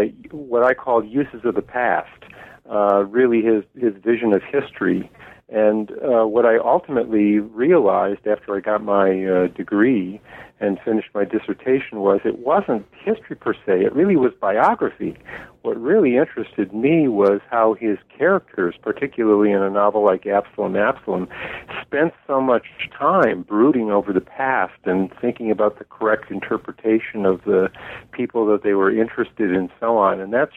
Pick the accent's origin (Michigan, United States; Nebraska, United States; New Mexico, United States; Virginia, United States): Michigan, United States; Detroit; I grew up in Detroit, Michigan, and went to Michigan State University as an undergraduate